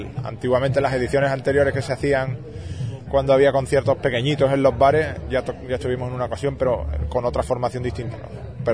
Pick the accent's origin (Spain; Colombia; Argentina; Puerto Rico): Spain; Simplemente porque somos españoles que hacemos música irlandesa.